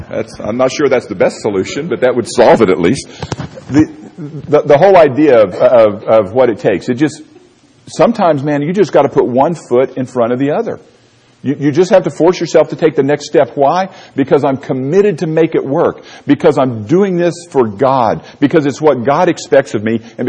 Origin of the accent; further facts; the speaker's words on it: Florida, United States; also born or lived in Missouri; As a matter of fact, growing up in Florida, moving to Missouri, I had changed my elevation from sea level to about 500 feet.